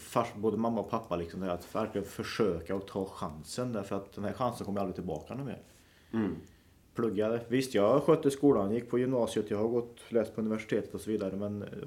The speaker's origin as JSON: {"language": "Swedish", "town": "Forshaga", "region": "Värmland", "country": "Sweden", "said": "Jag är från Forshaga."}